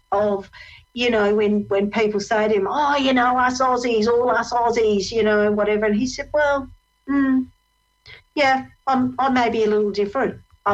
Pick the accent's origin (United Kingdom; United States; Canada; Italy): United Kingdom; England; now in Australia; And, you know, I'm actually English. I was born in England